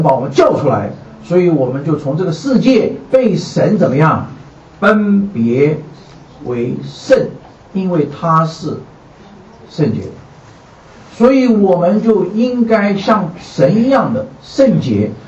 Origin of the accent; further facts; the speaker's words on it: Taiwan; 不管你在哪里长大，我从小在台湾长大，我们从小就要学一样东西